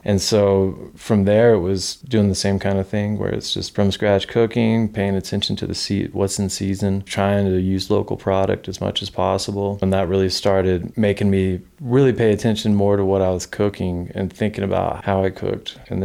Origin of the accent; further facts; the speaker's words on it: Nashville, Tennessee, United States; I grew up in Nashville, Tennessee.